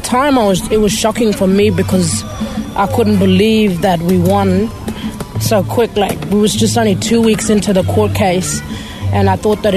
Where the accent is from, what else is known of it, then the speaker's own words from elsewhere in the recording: Tennant Creek, Northern Territory, Australia; My mob is Warmu and Runman Bomo, and we're from Tenor Creek.